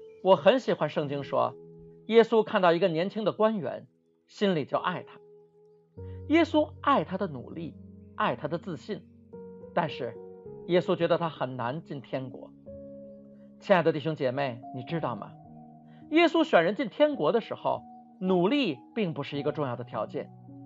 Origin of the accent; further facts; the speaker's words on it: China; 以色列人无疑是这个世界上最努力的民族之一，我们中国人也不遑多让。